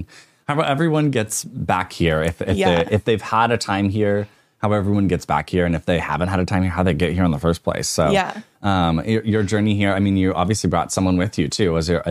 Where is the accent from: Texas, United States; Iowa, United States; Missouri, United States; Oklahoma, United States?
Oklahoma, United States; Tulsa; I grew up here in Tulsa and you grew up in BA.